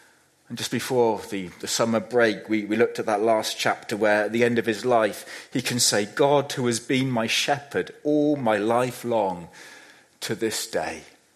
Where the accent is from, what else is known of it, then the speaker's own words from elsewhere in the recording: Bradford-on-Avon, South West England, United Kingdom; One of my friends who I grew up with in Bradford-on-Avon, who knew me better than most people